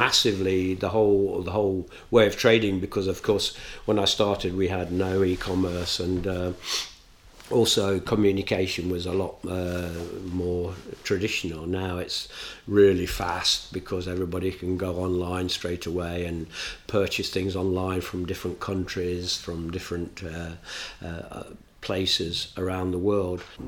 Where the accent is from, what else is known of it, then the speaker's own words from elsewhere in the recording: Nottingham, East Midlands, United Kingdom; especially being in a provincial town, in my hometown's Nottingham